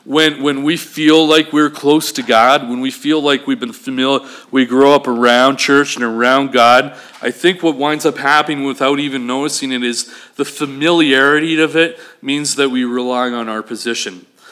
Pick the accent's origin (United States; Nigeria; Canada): Canada; Three Hills, Alberta; Growing up in Three Hills, going to Prairie, homeschooled, we grew up around Jesus all the time.